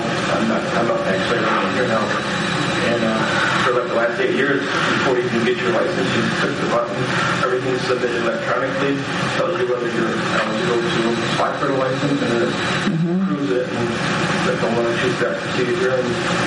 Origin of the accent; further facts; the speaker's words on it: Florida, United States; However, I'm from Florida, and I think you're about 8 years behind